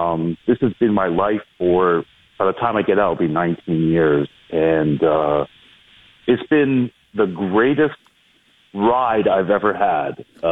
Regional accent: Brampton, Ontario, Canada; I grew up in Brampton, and my whole entire military career has been either on the West Coast in the U.S. or on the East Coast.

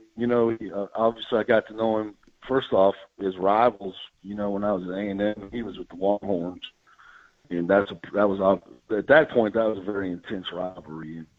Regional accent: Iowa, United States; I grew up in Iowa. I went to all the Iowa football games.

